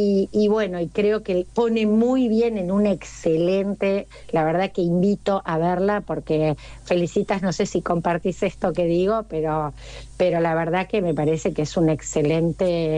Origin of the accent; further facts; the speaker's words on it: La Plata, Buenos Aires Province, Argentina; yo soy platense además, ¿no?